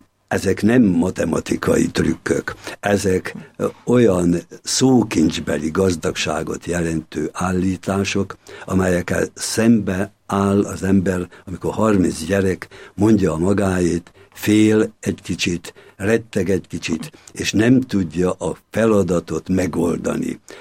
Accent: Hajmáskér, Veszprém County, Hungary; also born or lived in Balatonkenese; Én Veszprém megyéből származom, Hajmáskéren születtem, Balatonkenesén éltek akkor a szüleim, Veszprémben érettségiztem

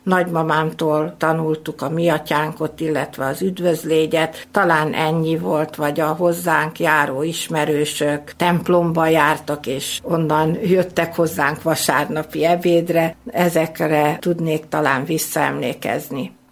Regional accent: Hajdúnánás, Hajdú-Bihar, Hungary; born there; Hát születésemnél fogva egy táborban születtem a Fortobágyon, Hajdunánáson, mivel a családom ki volt telepítve a délvidékről.

